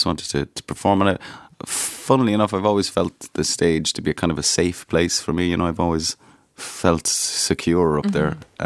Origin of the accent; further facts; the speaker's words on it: Cork, Munster, Ireland; I'm from Cork.